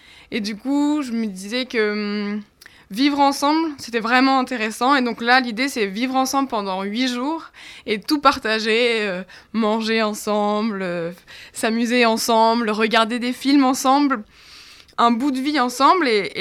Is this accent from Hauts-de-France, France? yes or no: yes; Arras, Hauts-de-France, France; born there; Non, j'étais la seule d'Arras. Et du coup, parce que comme je suis née à Arras et j'ai fait mes études à Arras, ça me fait toujours plaisir de revenir ici.